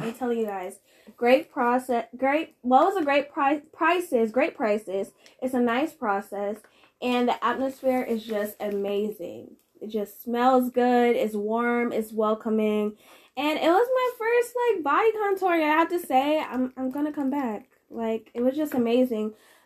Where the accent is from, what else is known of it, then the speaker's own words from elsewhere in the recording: Connecticut, United States; I'm from Connecticut. So, growing up in Connecticut, I was very spoiled.